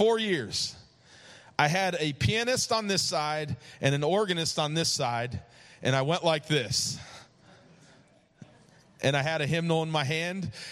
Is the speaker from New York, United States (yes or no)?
yes; New York, United States; I had never heard of it growing up in New York.